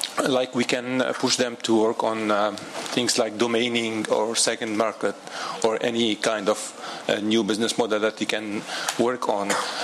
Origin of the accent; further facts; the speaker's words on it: Tunisia; English is a second language; I'm from Tunisia.